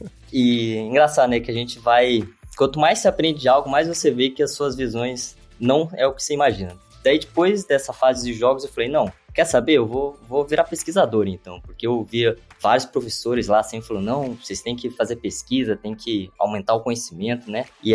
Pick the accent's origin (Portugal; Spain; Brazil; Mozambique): Brazil; Curitiba, Paraná; moved away as an adult; eu sou originário de Curitiba. Aí eu vivi lá até os 18 anos e aí eu decidi fazer faculdade fora, né?